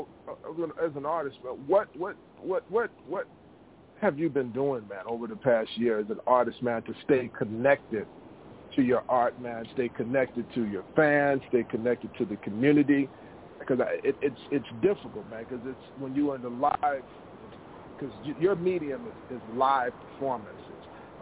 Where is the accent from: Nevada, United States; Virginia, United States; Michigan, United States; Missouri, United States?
Missouri, United States; St. Louis; out of St. Louis, Missouri, my hometown.